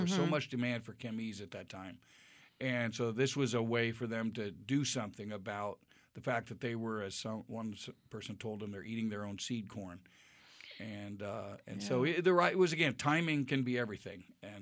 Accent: Indiana, United States; I grew up in Indiana.

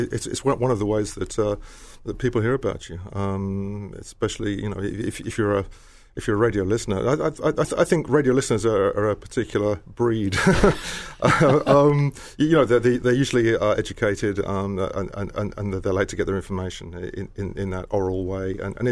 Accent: United Kingdom; now in Los Angeles, United States; And I come from Britain, where national radio is subsidized by the government, so you don't have to think about it.

